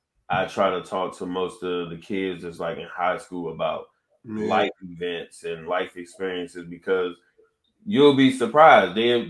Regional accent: Maryland, United States; born there; That's why I was born at on the Air Force base at Andrews.

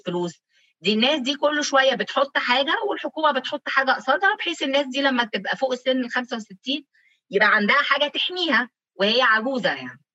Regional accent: Egypt; انا بتكلم كمصريه

